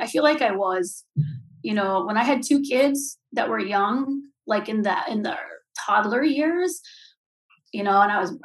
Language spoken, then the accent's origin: English; California, United States; growing up in California in apartments, I'd always have like a pot of tomatoes or something like that.